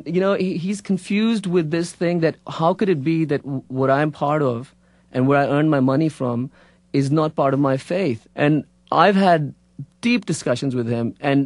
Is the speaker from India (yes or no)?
no; Pakistan; we are Pakistani, we love Pakistan, and we're modern.